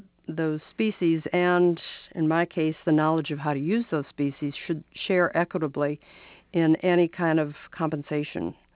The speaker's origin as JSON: {"language": "English", "country": "United States", "said": "And having said that, I'm from Washington, so I can say that a lot."}